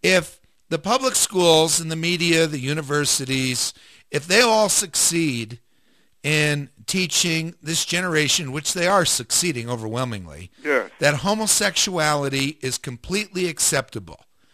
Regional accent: New Jersey, United States; I just got a call today from back east, and I grew up in New Jersey

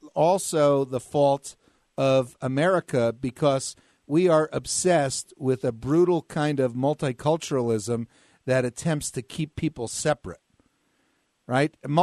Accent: New Jersey, United States; my great-grandfather was born in Italy. And we grew up in New Jersey, and there were Italian ghettos

